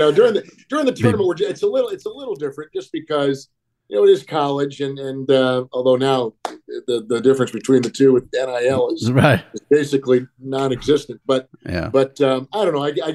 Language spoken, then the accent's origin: English; Green Bay, Wisconsin, United States; I grew up in Green Bay, My dad was with the Packers for 37 years.